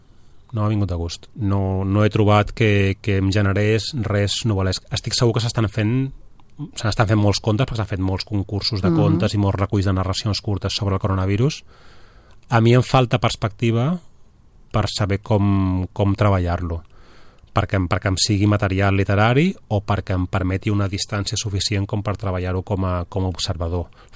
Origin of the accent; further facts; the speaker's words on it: Ibiza, Balearic Islands, Spain; Soc d'Eivissa.